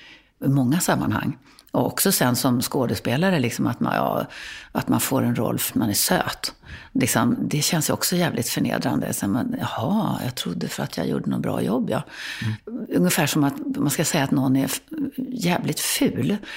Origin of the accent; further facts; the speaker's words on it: Västernorrland County, Sweden; born there; jag är ändå född i Ådalen.